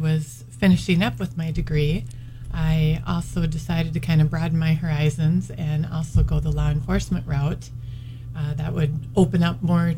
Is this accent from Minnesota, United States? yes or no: yes; Brainerd, Minnesota, United States; So, yes, I grew up in Brainerd and graduated from high school in Brainerd.